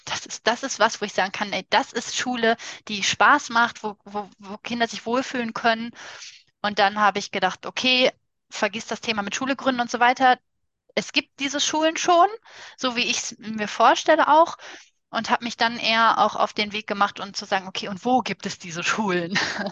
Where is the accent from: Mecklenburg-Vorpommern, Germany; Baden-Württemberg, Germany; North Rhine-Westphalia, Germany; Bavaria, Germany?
North Rhine-Westphalia, Germany; Genau, wir kommen aus NRW.